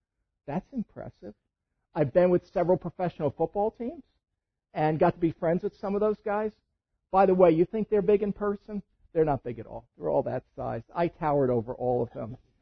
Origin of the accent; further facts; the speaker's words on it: East Coast, United States; man, I'm from the East Coast. This looks like a mafia hit on me.